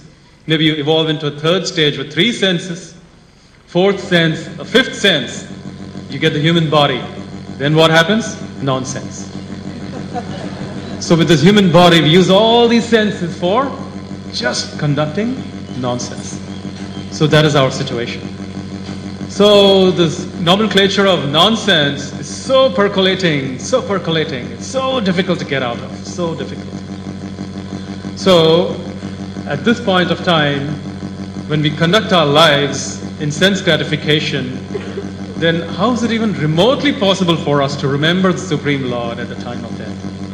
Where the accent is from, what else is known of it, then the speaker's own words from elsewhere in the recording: Chandigarh, India; also born or lived in South India; remember when I was a child, when I was young, and we used to live in this city called Chandigarh. I moved from South India. In South India, I was born in a very typical Brahminical Vaishnava culture.